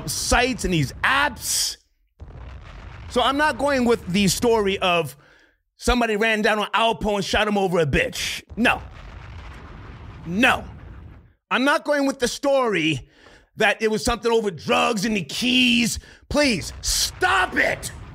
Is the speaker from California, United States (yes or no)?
no; Scotch Plains, New Jersey, United States; from Scotch Plains, New Jersey, by way of Hot 97, Power 105, MTV, VH1.